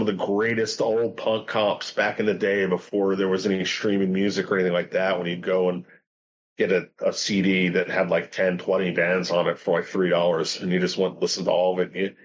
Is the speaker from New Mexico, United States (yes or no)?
no; Long Island, New York, United States; I'm from Long Island, dude. It was a Long Island. … was okay.